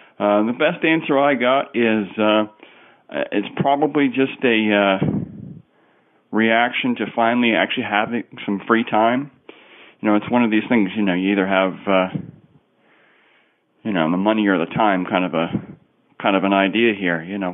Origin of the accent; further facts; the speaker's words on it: Cicero, New York, United States; it's up, pardon me, up around where I grew up in Cicero, New York, and it's called the Cicero Swamp Rat Run.